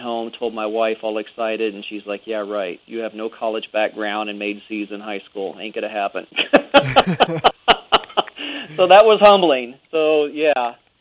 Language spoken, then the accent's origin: English; San Antonio, Texas, United States; also born or lived in Fresno, United States; I was born in Fresno, California, but got to Texas as quick as I could. Spent the majority of my life growing up in San Antonio, New Braunfels area.